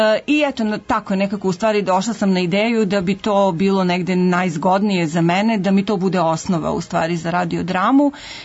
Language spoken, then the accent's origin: Serbian; Negotin, Southern and Eastern Serbia, Serbia; Ja sam iz Negotina, muzikologiju sam završila pre mnogo godina